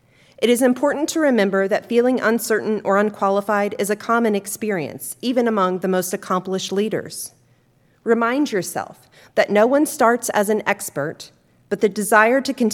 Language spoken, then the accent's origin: English; Plainfield, United States; While I began engaging in leadership opportunities as a kid growing up in Plainfield through student council, Octagon Club, athletic management, and several other clubs